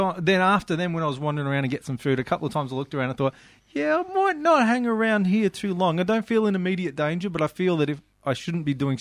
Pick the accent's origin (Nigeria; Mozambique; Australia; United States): Australia; No, I'm from Australia.